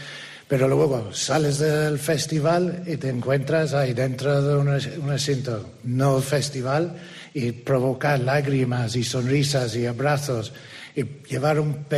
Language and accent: Spanish; Dublin, Leinster, Ireland; Spanish is a second language; Irlanda, de Dublín.